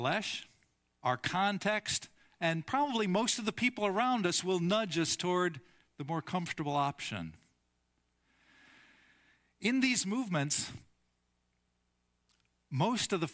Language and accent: English; United States; That's not how I would have scheduled it, but I'm an American.